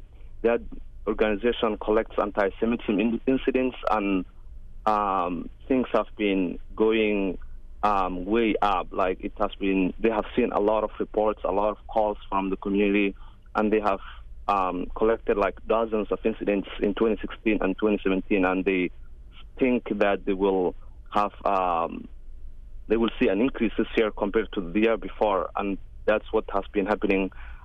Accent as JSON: {"language": "English", "region": "Minnesota", "country": "United States", "said": "compared to my home state, Minnesota"}